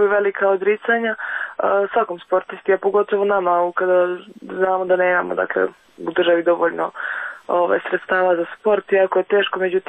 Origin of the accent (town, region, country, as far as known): Berkovići, Republika Srpska, Bosnia & Herzegovina; now in Sarajevo, Bosnia and Herzegovina